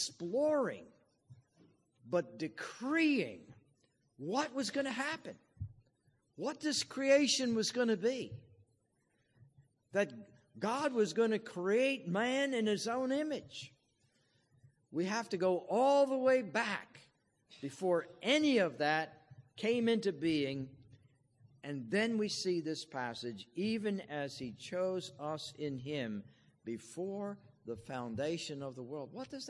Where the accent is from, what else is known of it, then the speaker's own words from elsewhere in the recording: New Jersey, United States; born there; moved away as an adult; now in New England, United States; You know, my wife and I came to New England in 1965. I was born in Jersey, and she was born out in Ohio.